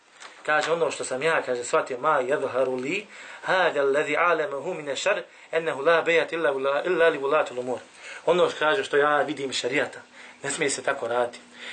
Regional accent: Bosnia & Herzegovina; Samo kod nas u Bosni

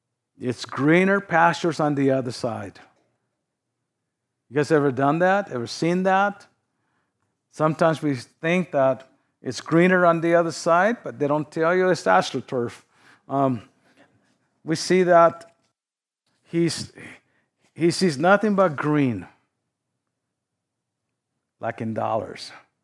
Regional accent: Southwest, United States; Living here in the West, and me growing up in the Southwest, where there's a lot of cattle has to be moved

